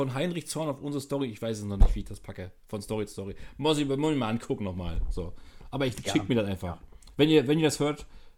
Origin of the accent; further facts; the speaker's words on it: East Germany, Germany; Ja, das sagt mir doch als Ossi nix.